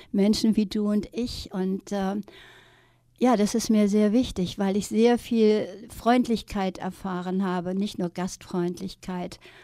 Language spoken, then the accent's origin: German; Norway; Ich bin in Norwegen mit aufgewachsen und nachher die arabischen Länder wurden wirklich auch meine Welt.